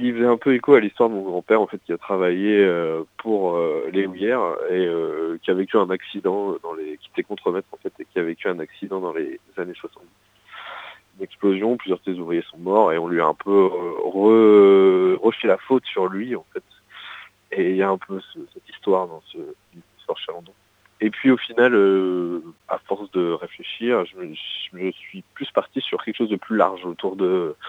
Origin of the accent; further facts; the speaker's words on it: Hauts-de-France, France; ma région d'origine, où je suis né, qui est le bassin minier du Nord-Pas-de-Calais, ce qui n'est pas forcément un endroit très funky, mais qui a une histoire plutôt forte, en fait, une histoire industrielle assez importante.